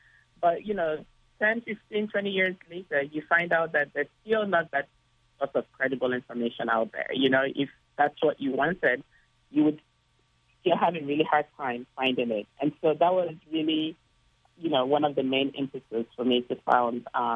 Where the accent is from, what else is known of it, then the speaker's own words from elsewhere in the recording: Nigeria; When I was young growing up in Nigeria